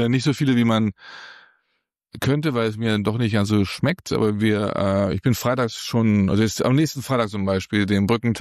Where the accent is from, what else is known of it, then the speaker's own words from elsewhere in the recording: Wolfsburg, Lower Saxony, Germany; Ich bin in Wolfsburg aufgewachsen. Mein Vater ist nach seiner Zeit in Südamerika dort gelandet bei Volkswagen.